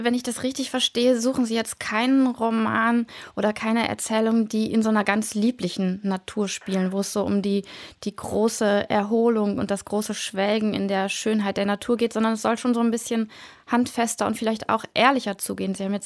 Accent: Bremen, Germany; Ich komme aus Bremen, mir gefällt das sehr gut

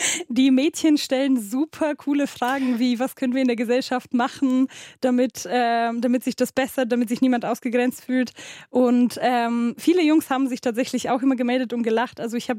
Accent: Munich, Bavaria, Germany; Ich bin in Neuperlach zur Schule gegangen, tatsächlich.

